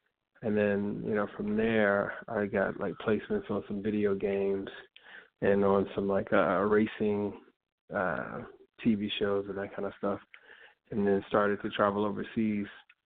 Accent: Chicago, Illinois, United States; I'm a Chicago artist. I grew up in Inglewood in Chicago. And in that neighborhood, I used to throw, like, parties, rap events.

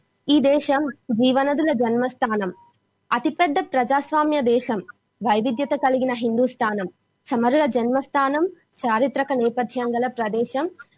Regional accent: Chandruki, Karnataka, India; now in Mahbubnagar, India; మా స్వగ్రామం కర్ణాటకలోని చండ్రుకి అనే పల్లెటూరు సార్. 12 సంవత్సరాల క్రితం మహబూబ్ నగర్ జిల్లాకు వచ్చాము. మన తెలంగాణ రాష్ట్రంలోని మహబూబ్ నగర్ జిల్లా కేంద్రంలోనే ఉంటున్నాము.

